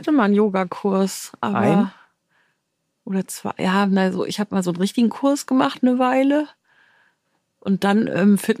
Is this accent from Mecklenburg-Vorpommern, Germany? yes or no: yes; Rostock, Mecklenburg-Vorpommern, Germany; Natürlich nicht im Plattenbaugebiet in Rostock, wo ich groß geworden bin. Das war das Gegenteil von Natur.